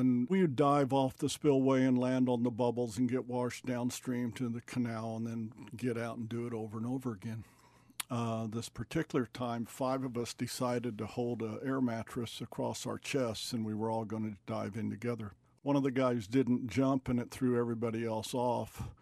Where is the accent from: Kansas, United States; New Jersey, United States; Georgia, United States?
Kansas, United States; Highland; born there; also born or lived in Iowa / Colorado / California; I was born in Kansas in a small town in the northeast corner, Highland, Kansas, in 1947. My father was a minister, and we traveled around as his pastorage was to serve small churches in need.